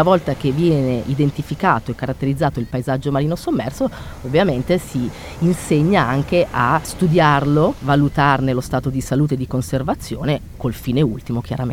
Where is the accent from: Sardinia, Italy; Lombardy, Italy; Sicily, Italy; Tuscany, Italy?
Lombardy, Italy; Milan; moved away as an adult; now in Genoa, Italy; sono milanese, sono nata a Milano e ho fatto tutti, diciamo, gli anni della laurea a Milano. Mi sono laureata in biologia ramo indirizzo ecologico e poi da lì mi sono trasferita a Genova